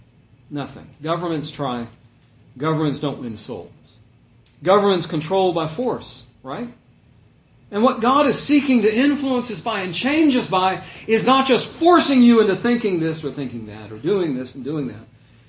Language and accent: English; Port Arthur, Texas, United States; born there; I was born in Port Arthur. Total different county, Jefferson County. Way far away east now. About 100 miles from Conroe, I guess.